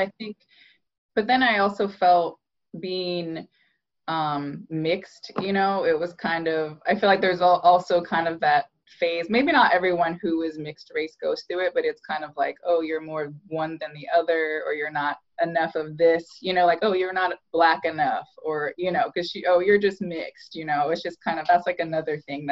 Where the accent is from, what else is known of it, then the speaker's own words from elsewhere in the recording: Iowa, United States; I feel like when I tell people I'm from Iowa, they assume that I was one of the only few Black people